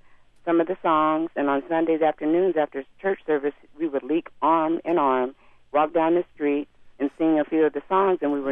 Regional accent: Paso Robles, California, United States; And I grew up in Paso Robles, California

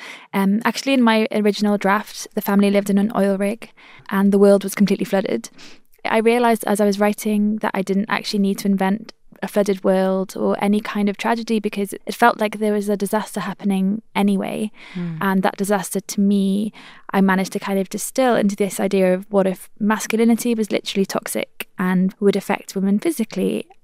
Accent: Wales, United Kingdom; first language Welsh; English is a second language; And I'm also a Welsh speaker. So for me, having the language that I grew up with reflected in the rhythms and stuff was also really important.

